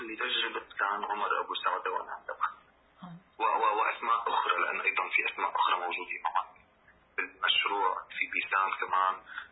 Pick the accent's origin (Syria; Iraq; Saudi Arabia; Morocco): Syria; بالنسبة لنا كسوريين